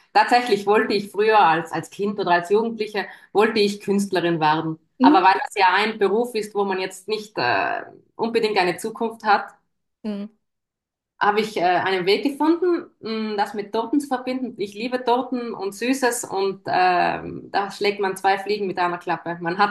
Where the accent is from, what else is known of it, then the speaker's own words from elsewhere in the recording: Trentino-Alto Adige, Italy; ich bin aus Südtirol und ich wohne hier mit meinem Mann und meinen zwei Kindern.